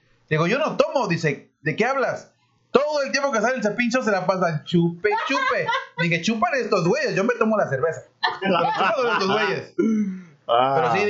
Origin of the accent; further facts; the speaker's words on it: Mexico; El mexicano, somos mexicanos. Yo soy mexicano